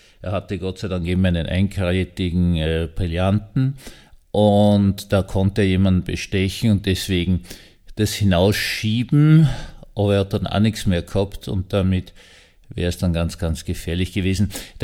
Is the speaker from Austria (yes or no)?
yes; Vienna, Austria; Ich bin ja in Wien aufgewachsen